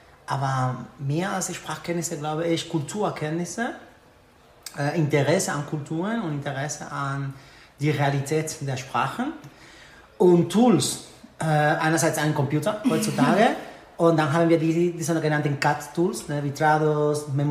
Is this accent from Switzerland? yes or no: no; Seville, Andalusia, Spain; Also ich komme aus Sevilla, ursprünglich aus Sevilla, direkt aus der Stadt.